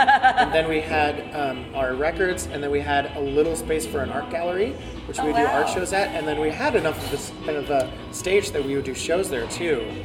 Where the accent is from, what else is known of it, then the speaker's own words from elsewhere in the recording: Canada; also born or lived in Virginia, United States; Well, I'm from Canada originally.